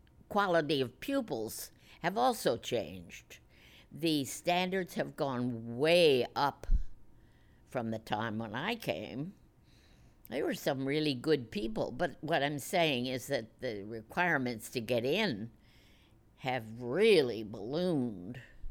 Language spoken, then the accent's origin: English; Washington, District of Columbia, United States; I've never been away from home either. Washington, D.C. I came from Washington. I had never been away.